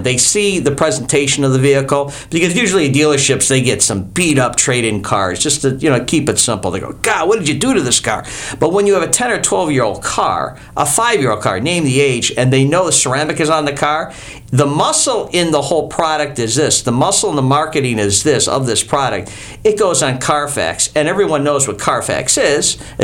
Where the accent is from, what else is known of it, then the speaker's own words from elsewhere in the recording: Cleveland, Ohio, United States; moved away; I'm from Cleveland, Ohio. I moved down here 3 years ago.